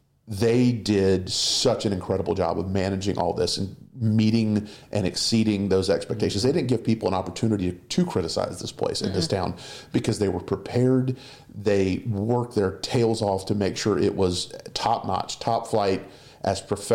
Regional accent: Walterboro, South Carolina, United States; Listen, I'm from here. I'm born and raised in Colleton County, South Carolina. Walterboro was my home for most of my life.

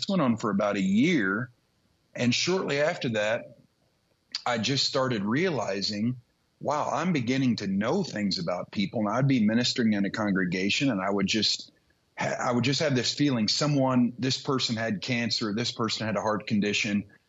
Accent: Bloomington, Indiana, United States; I moved from where I grew up in Bloomington, Indiana, to a town 2.5 hours north called Peru, Indiana.

